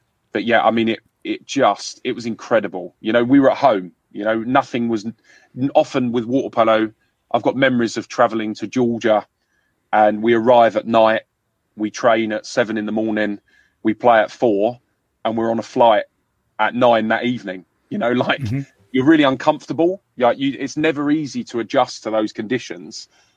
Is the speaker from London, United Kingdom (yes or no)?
yes; London, United Kingdom; accent: London; I grew up in London. I don't know how good you are with English accents, Andreas, but mine is a London accent. So I grew up in London.